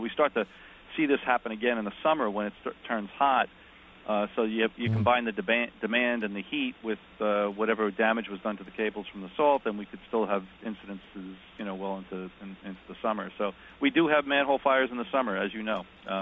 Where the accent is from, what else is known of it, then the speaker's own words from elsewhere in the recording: Queens, New York, United States; I'm from Queens. There's a lot of snow still out in my neighborhood